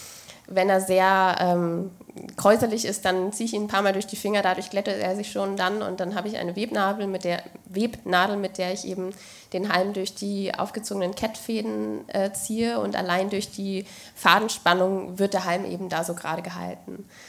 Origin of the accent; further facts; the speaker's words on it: Glücksburg, Schleswig-Holstein, Germany; in dem Ort, wo ich aufgewachsen bin, in Glücksburg, gab es natürlich auch die Kurstrände